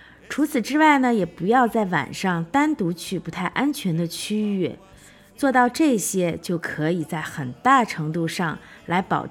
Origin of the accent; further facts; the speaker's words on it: China; 而我们中国人呢有一个习惯